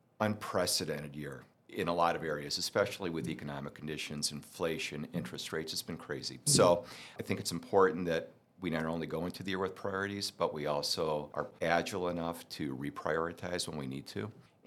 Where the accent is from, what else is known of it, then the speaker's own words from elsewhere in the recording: Arlington Heights, Illinois, United States; Grew up outside of Chicago in a town called Arlington Heights, which is a northwest suburb of Illinois.